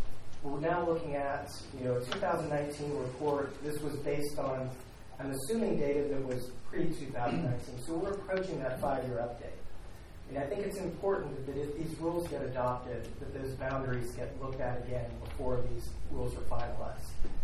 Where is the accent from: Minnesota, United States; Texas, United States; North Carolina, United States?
North Carolina, United States; Chapel Hill; I'm from Chapel Hill, North Carolina.